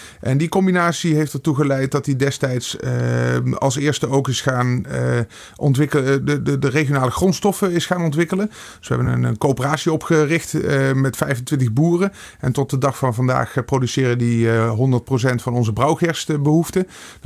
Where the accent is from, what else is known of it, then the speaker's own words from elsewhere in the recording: Gulpen, Limburg, Netherlands; now in Meer, Netherlands; ik woon niet in Gulpen. Ik ben opgevoed in Gulpen. Ik woon op dit moment in Meer. Dat is ook een klein dorp. Ongeveer 1000 inwoners tussen de heuvels. In de heuvels.